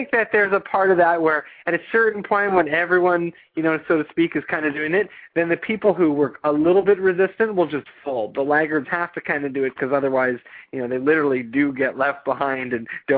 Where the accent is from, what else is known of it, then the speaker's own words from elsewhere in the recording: Canada; for some context, I come from Canada, so I'm not as in-depth of some of the U.S. politics on healthcare